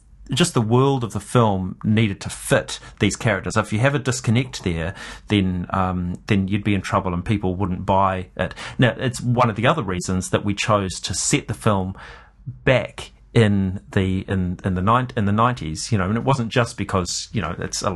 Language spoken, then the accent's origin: English; Dunedin, Otago, New Zealand; it could be Dunedin back when we were growing up in Dunedin